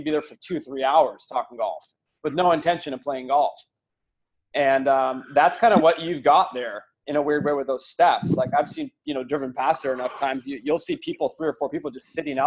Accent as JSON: {"language": "English", "town": "Seattle", "region": "Washington", "country": "United States", "tie": "born or raised there", "said": "I'm from Seattle and I grew up at Rainier Country Club, but we used to go out to Jefferson Park quite a bit."}